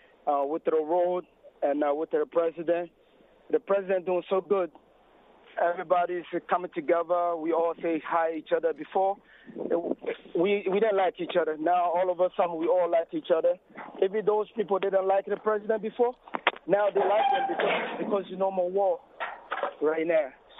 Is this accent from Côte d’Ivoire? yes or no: yes; Côte d’Ivoire; now in New York, United States; I'm from Ivory Coast, Cote d'Ivoire.